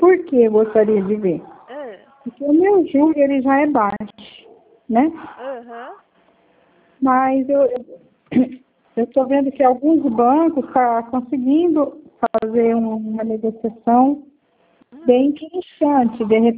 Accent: Campinas, São Paulo, Brazil; Eu sou de Campinas.

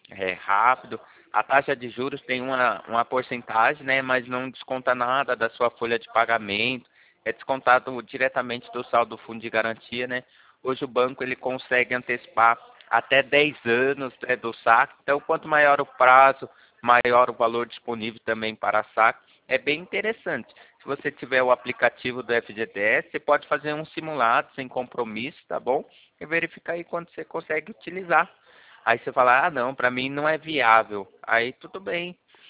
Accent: Campo Limpo Paulista, São Paulo, Brazil; Eu sou daqui de Campo Limpo Paulista, né?

